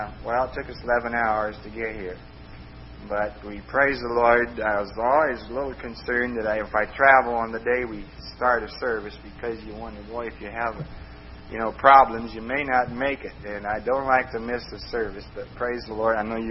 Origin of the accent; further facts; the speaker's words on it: Illinois, United States; now in Kentucky, United States; I'm from Illinois originally, but we came down here to Kentucky, and we're here 11 years, and we just sort of became a Kentuckian, you know.